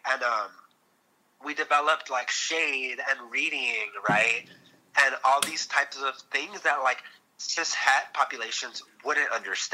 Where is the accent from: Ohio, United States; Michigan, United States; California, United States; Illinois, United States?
California, United States; Los Angeles; because I grew up in Southeast LA, so